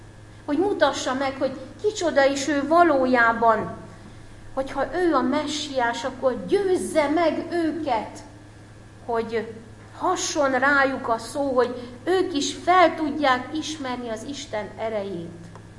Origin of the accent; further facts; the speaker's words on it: Szabolcs-Szatmár-Bereg, Hungary; kántorképzőn voltam itt Budapesten, egyébként Szabolcs-Szatmár Bereg megyéből származom